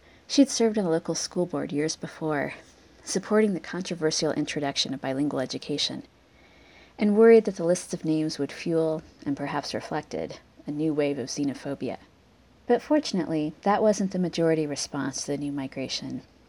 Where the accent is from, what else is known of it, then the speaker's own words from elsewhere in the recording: Garden City, Kansas, United States; a path that has everything to do with growing up on the High Plains. As I was settling into grade school in the early 1980s, Southwest Kansas was being transformed by an influx of Latino immigrants and resettled Southeast Asian refugees